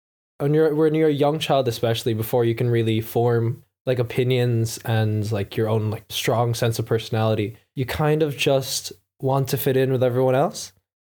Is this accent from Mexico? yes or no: no; Philippines; now in Ireland; culturally I feel I'm mostly Irish, but originally and for a longer amount of time, I am Filipino.